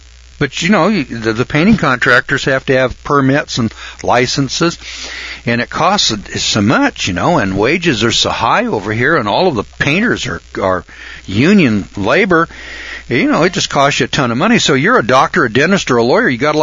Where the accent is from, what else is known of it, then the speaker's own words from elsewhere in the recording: Boise, Idaho, United States; You know, I was from Boise, Idaho. It rains up there 2-3 times a year, you know.